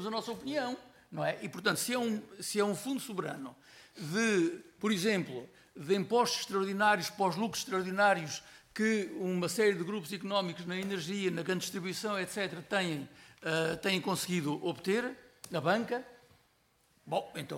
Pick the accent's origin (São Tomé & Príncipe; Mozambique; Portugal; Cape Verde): Portugal; não enquanto portugueses normais temos opinião sobre tudo